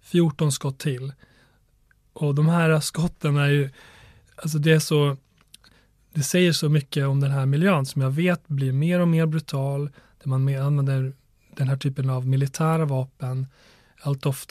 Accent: Borlänge, Dalarna County, Sweden; now in Stockholm, Sweden; Jag är själv uppvuxen i Tjärnängar i Borlänge. Jag kom som liten 7-åring till Sverige och växte upp där.

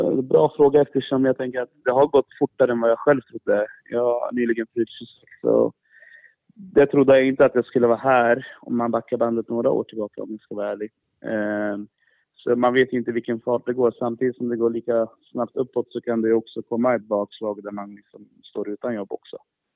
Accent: Eskilstuna, Södermanland, Sweden; när man är hemma i Eskilstuna

